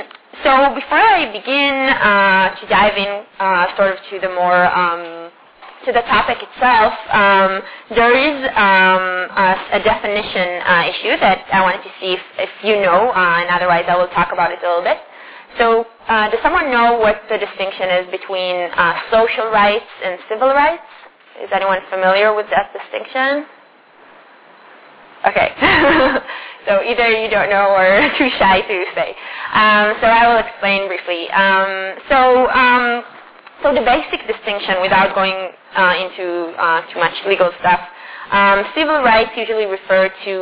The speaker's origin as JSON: {"language": "English", "country": "Israel", "moved": "as an adult", "said": "So I'm from Israel."}